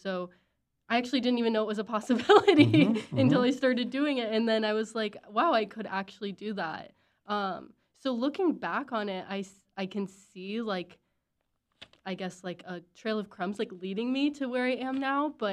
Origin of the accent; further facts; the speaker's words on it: Cedar Falls, Iowa, United States; Yeah, so I grew up in Cedar Falls, and I did my undergrad at UNI. So I've always been in Iowa